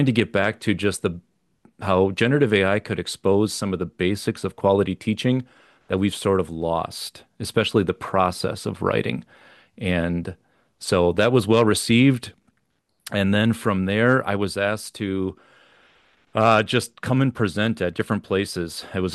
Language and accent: English; Wisconsin, United States; I'm from Wisconsin, but winters are always a little tough.